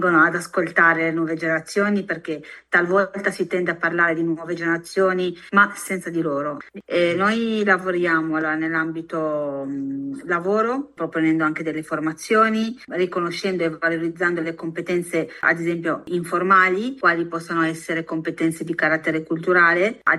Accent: Albenga, Liguria, Italy; sono nata ad Albenga, provincia di Savona, in Liguria, cresco in Italia, frequento le scuole in Italia.

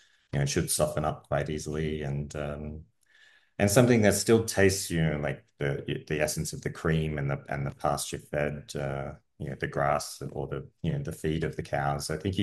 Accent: Melbourne, Victoria, Australia; also born or lived in Montpellier, France; I was born in Melbourne, so I'm from here. I guess I moved to France with my partner at the time.

